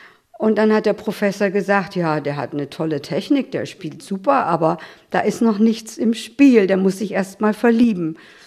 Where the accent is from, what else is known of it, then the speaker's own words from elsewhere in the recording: Bremen, Germany; Wir sind beide aus Bremen